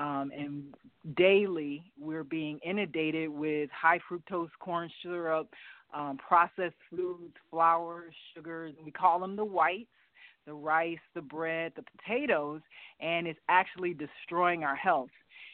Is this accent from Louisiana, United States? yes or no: no; Detroit, Michigan, United States; because I'm from Detroit, eating out of bags, cans, and boxes